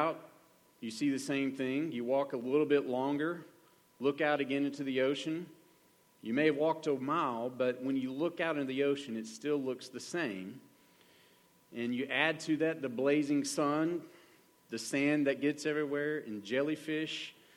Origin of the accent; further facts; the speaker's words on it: Texas, United States; but being in a Texan, we're accustomed to oxygen.